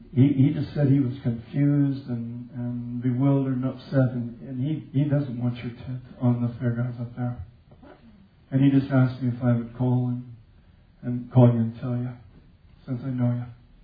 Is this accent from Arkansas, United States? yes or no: yes; Lead Hill, Arkansas, United States; And so, I don't know, I'm from Lead Hill, sure, I'll go anywhere.